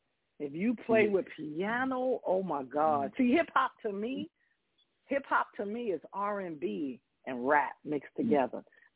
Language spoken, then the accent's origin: English; New York, United States; You know, I'm from New York, but, you know, I'm very picky with beats.